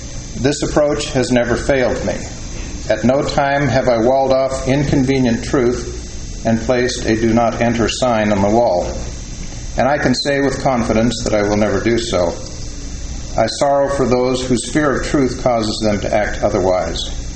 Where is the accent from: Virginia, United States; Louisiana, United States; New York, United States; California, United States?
California, United States; Los Angeles; I grew up in Los Angeles, and within months, our family took the one-hour drive to the exciting new theme park.